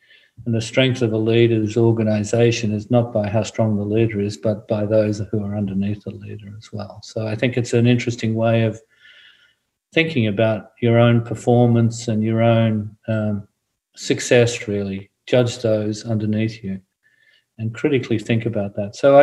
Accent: Australia; maybe I've had some latitude by being Australian and being able to be forthright about things

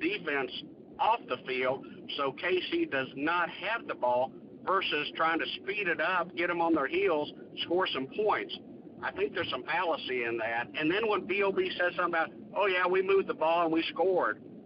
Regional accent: Kansas City, Missouri, United States; I'm originally from Kansas City, so of course I like the Chiefs.

